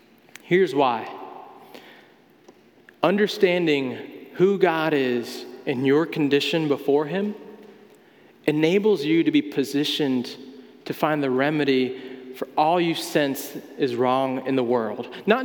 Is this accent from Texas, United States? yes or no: no; North Carolina, United States; I'm from North Carolina. I grew up in a small town with two traffic lights, and I like to carry a pocket knife.